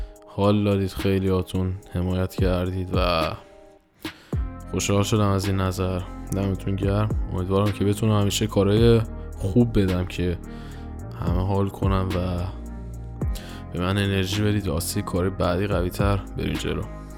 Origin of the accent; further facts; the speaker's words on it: Shiraz, Fars, Iran; moved away as an adult; now in Istanbul, Turkey; متولد 29 شهریور 1378 از شیراز هستم. به دنیا آمدم، الان هم یه چوده یک سال است که از ایران رفتم و دیگه خارج از ایران دارم فعالیتم انجام میدم، استانبول زندگی میکنم.